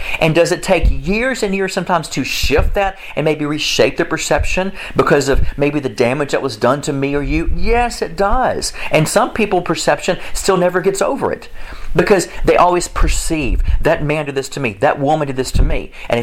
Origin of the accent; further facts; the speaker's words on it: United States; Yeah, I'm for covering yourself, because I'm American.